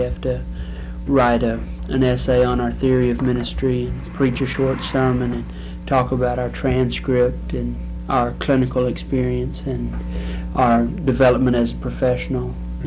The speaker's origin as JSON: {"language": "English", "town": "Corpus Christi", "region": "Texas", "country": "United States", "tie": "born there", "said": "I was born in Corpus Christi."}